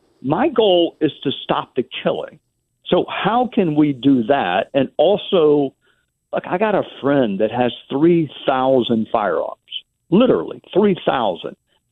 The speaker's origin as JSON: {"language": "English", "town": "Greenville", "region": "South Carolina", "country": "United States", "tie": "born there", "lives_now": "Spartanburg, United States", "said": "Now, I live in Spartanburg, but okay. Obviously I was born in Greenville."}